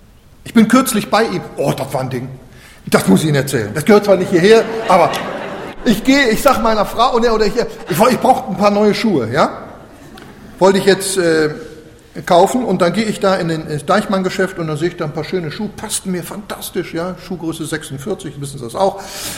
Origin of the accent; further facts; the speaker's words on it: Switzerland; ich bin ja Schweizer.